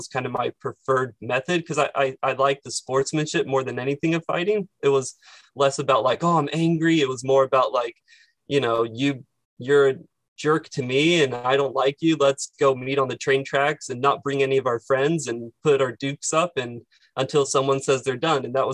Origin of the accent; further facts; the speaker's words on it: Kansas City, United States; So to start off, I grew up in the Kansas City area. All my life, the place where we're filming right now, this is the house I grew up in since I was 4 years old.